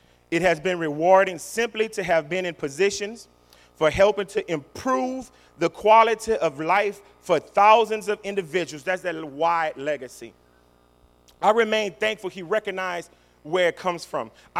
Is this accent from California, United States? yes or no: no; Opelousas, Louisiana, United States; Think about it. I'm from Opelousas.